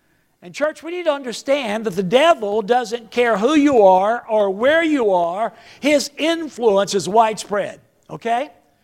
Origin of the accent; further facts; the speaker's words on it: Oklahoma, United States; One Halloween night, when I was a kid growing up in Oklahoma, my little brother Johnny and I were riding with our older brother Alvin and a friend of his from church.